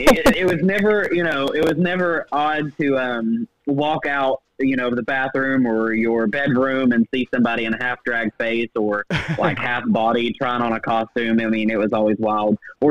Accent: Rutledge, Tennessee, United States; moved away as an adult; So I grew up in Rutledge, Tennessee. I moved out of my hometown when I had just graduated college.

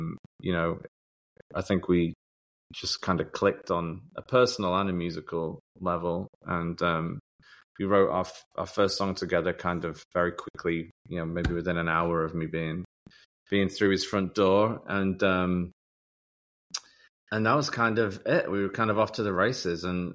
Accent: Otley, Yorkshire and the Humber, United Kingdom; I grew up in Otley, West Yorkshire in England

